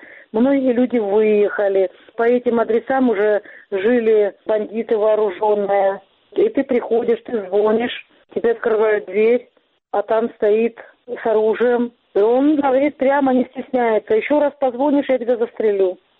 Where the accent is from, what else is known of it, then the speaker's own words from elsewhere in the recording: Donetsk, Donetsk Oblast, Ukraine; Пришла война в мой родной город, в мой дом. Вот я, конечно, тоже не осталась в стороне. Я всегда везде открыто говорила, что для меня одна родина Украина, и что Донецк – это Украина.